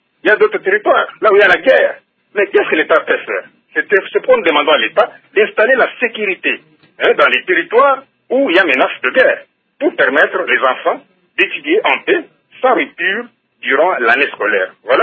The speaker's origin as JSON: {"language": "French", "town": "Mbuji-Mayi", "region": "Kasaï-Oriental", "country": "DR Congo", "said": "chez nous au Kassai-Oriental, dans la ville de Mbujimaï"}